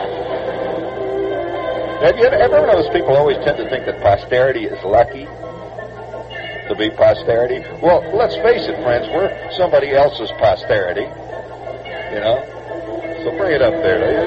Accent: Chicago, Illinois, United States; I go there, you know, I'm from Chicago, you know, and that museum was really great.

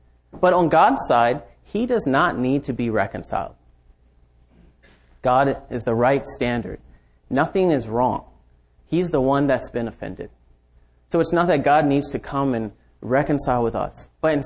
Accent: Kentucky, United States; But I'm from Kentucky, so I didn't have a problem.

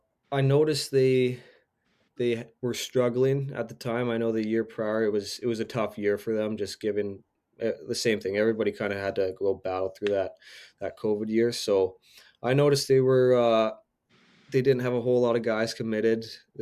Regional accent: Spruce Grove, Alberta, Canada; my first four games, I was an affiliate for Spruce Grove, my hometown.

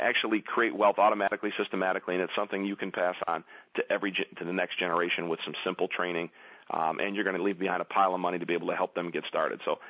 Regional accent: Detroit, Michigan, United States; you know, I'm from Detroit, and the big news now in Detroit, of course, is the bankruptcy.

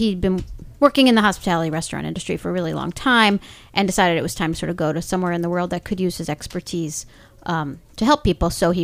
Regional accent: United States; And I'm American. I don't speak metric.

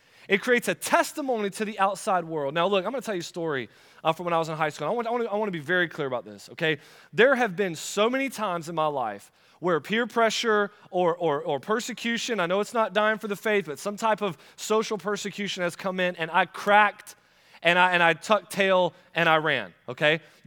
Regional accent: Florida, United States; It was a Friday, which I'm from Florida, y'all.

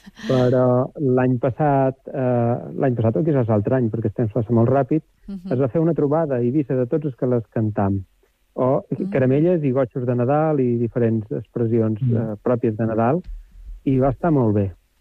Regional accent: Es Cubells, Balearic Islands, Spain; Els Cubells, per exemple, que és el meu poble

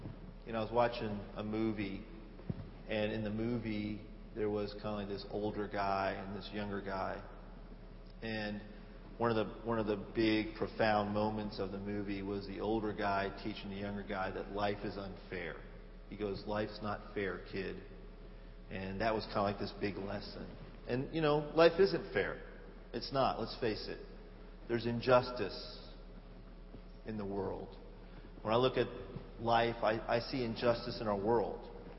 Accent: Texas, United States; I'm from Texas, so I know some of you from New York, but I'm from Texas, and I just can't root for a New York team.

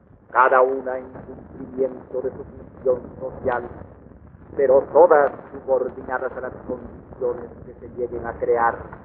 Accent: Colombia; Creo así contribuir no solo como jefe del Estado, sino como simple colombiano

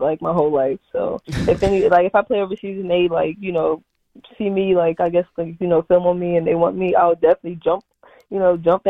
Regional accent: Maryland, United States; they're like, where are you from? I'm like, Maryland.

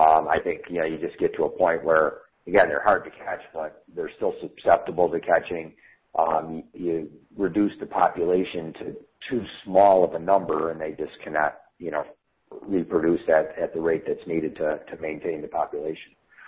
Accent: Grand Island, New York, United States; my uncle was a member of a fishing club where I grew up on Grand Island, New York, right in the upper Niagara River

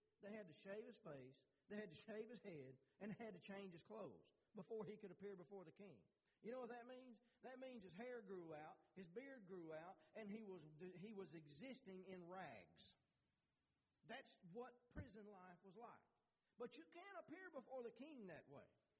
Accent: Texas, United States; I can't believe I'm from Texas and I said soda pop.

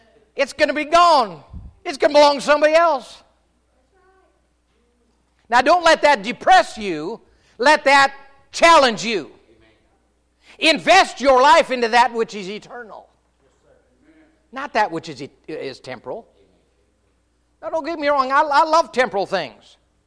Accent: Minnesota, United States; Now, I grew up north in Minnesota, and amen.

